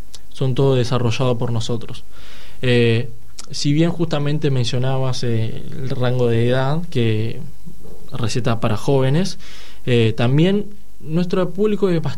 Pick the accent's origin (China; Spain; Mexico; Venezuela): China; Fujian; now in Argentina; yo soy de la ciudad de Fujian, de la provincia de Fujian. Y la verdad que muchos de los chinos que estamos en Argentina somos de la provincia.